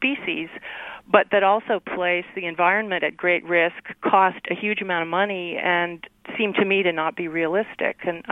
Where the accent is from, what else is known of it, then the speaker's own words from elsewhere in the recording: Mountain West, United States; I'm from the Mountain West, and so I know that a lot of the plants there that we consider wildflowers are actually imported species